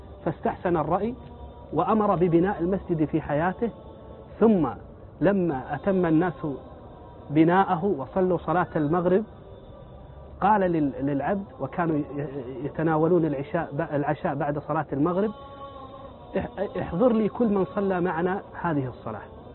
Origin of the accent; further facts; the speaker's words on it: Kuwait; تذكرت بعض المساجد المبنية عندنا في الكويت